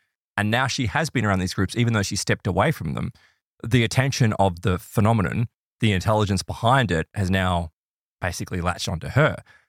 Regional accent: Brisbane, Queensland, Australia; I remember being a kid and here because I grew up in Brisbane

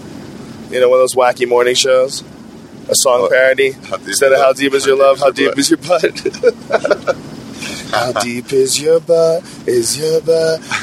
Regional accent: Boston, Massachusetts, United States; I grew up in Boston.

